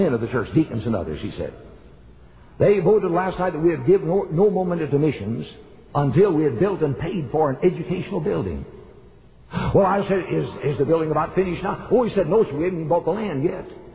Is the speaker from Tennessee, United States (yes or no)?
yes; Chattanooga, Tennessee, United States; I said, Dr. Wadsworth … I'm from Chattanooga.